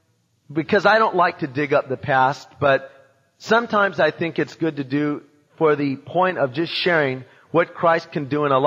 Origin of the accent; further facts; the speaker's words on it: Long Beach, California, United States; born there